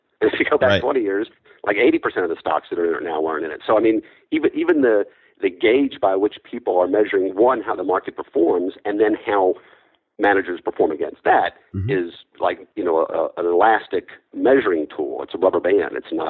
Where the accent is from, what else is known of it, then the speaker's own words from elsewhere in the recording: Birmingham, Alabama, United States; I was raised in Alabama